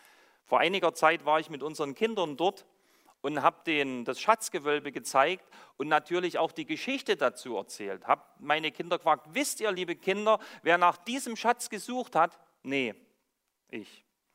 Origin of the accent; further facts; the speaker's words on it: Saxony, Germany; Ich hatte euch erzählt, dass ich aus Sachsen komme, dort bin ich aufgewachsen